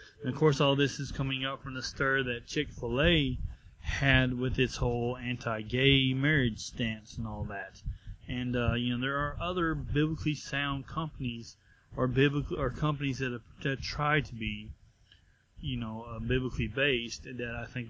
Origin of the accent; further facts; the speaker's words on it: Texas, United States; Herman Miller, a Michigan-based furniture company, which I have never heard of in my life, being a Texan, is also grounded in biblical tradition.